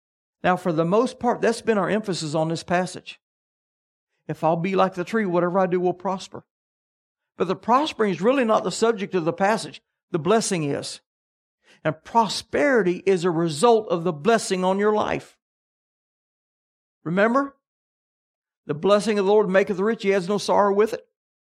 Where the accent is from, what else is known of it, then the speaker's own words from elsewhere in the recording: Kansas, United States; but I grew up in Kansas, which was wheat country.